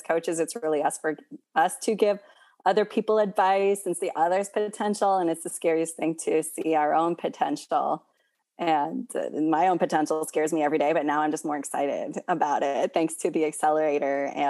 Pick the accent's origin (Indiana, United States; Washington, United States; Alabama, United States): Washington, United States; also born or lived in Mexico; I'm formerly undocumented. I was born in Mexico, was raised in Washington State, and have lived all over the U.S.